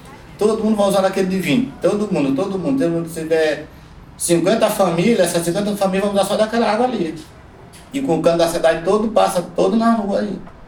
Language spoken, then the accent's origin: Portuguese; Northeast Region, Brazil; Vim pra cá com todo nordestino gente, atrás de uma melhoria. É por isso que estou aqui até hoje. Vou na minha terra, volto de novo.